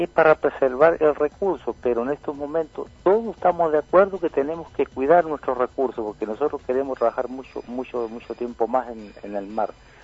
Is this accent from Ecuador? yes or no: no; Chile; nadie va a querer comprarlos nada nosotros como chilenos.